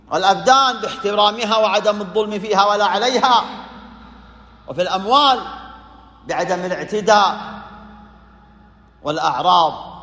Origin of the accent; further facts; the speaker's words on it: Saudi Arabia; وعلى هذا قامت بلادنا المملكة العربية السعودية